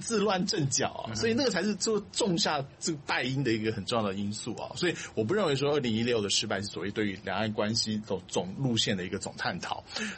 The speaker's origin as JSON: {"language": "Chinese", "country": "Taiwan", "said": "我们台湾人去日本旅游也会出现一条龙的问题"}